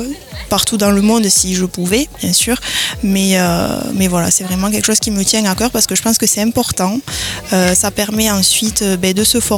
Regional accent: Espalion, Occitanie, France; Alors moi, j'ai été élue dans l'Aveyron, donc une Aveyronnaise.

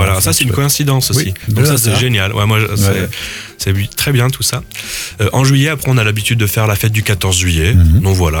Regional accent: Valence-sur-Baïse, Occitanie, France; je leur dis, je viens de Valence

